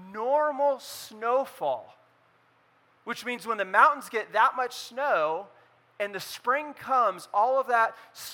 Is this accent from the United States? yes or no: yes; California, United States; So if you don't know this about me, I grew up in California, and there is a thing that we grow.